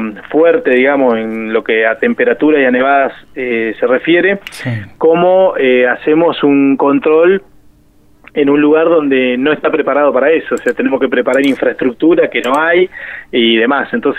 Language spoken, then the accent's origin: Spanish; Argentina; nosotros, los argentinos